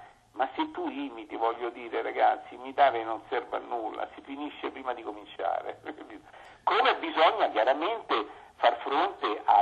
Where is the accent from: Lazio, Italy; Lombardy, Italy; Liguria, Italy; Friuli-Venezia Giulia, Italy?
Lazio, Italy; Rome; born there; noi siamo nati a Fontana di Trevi a Roma